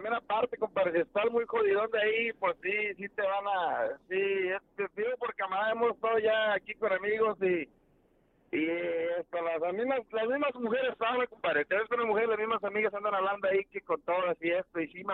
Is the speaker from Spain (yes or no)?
no; McAllen, Texas, United States; De aquí, de McAllen, Texas.